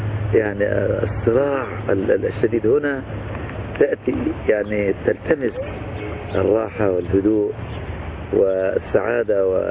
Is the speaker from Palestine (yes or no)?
no; Al-Ghouri, Monufia Governorate, Egypt; اللي بيزورونا في مسقط رأسي الغوري، مركز بركة السبع، منوفية، في وسط أهلي وإخواني وأحبابي وأرضي وزرعي